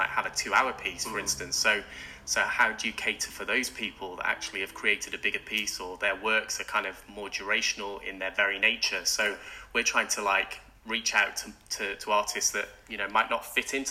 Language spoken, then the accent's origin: English; United Kingdom; first language British Sign Language; English is a second language; So basically, both my parents are actually profoundly deaf and they use British Sign Language. And my first language was British Sign Language. I learned to speak when I was actually 3.